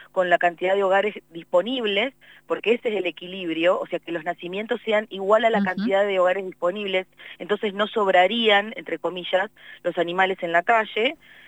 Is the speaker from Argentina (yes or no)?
yes; Comodoro Rivadavia, Chubut, Argentina; yo soy nacida y criada en Comodoro. Hace 40 años que tenemos este problema. Es la edad que tengo